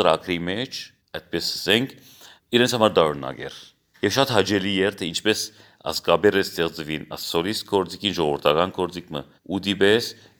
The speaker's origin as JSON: {"language": "Armenian", "town": "Damascus", "region": "Damascus Governorate", "country": "Syria", "tie": "born or raised there", "said": "որովհետև իմ հայրը եւ մայրը Դամասկոս ծնած են, ես Դամասկոս ծնած եմ, իմ դադիկներ մեծ հայրս, մեծ մայրս եկած են ասպանության ադեն Սուրիա եւ ոհմտեղ ծանոթացած ընտանիք կազմած են։"}